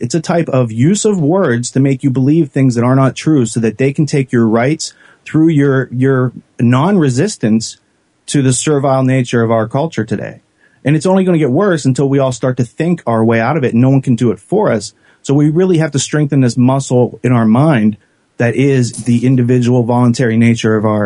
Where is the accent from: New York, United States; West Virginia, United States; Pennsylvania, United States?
Pennsylvania, United States; the man was born around Pittsburgh, where I'm from Western Pennsylvania.